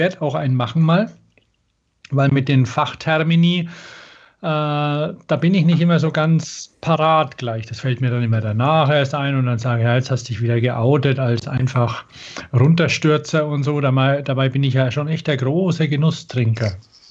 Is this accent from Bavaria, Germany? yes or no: yes; Bavaria, Germany; now in Stuttgart, Germany; jetzt hat bei uns in Stuttgart, was ja Bierdiaspora ist, für Franken, wo wir ja geboren und aufgewachsen sind